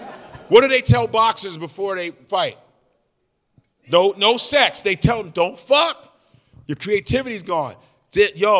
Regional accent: Chicago, Illinois, United States; I'm from Chicago.

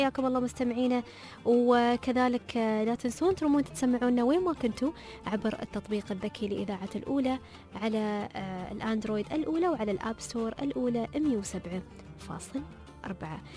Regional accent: Bahrain; سواء في بلدنا البحرين أو الكويت أو السعودية أو عمان

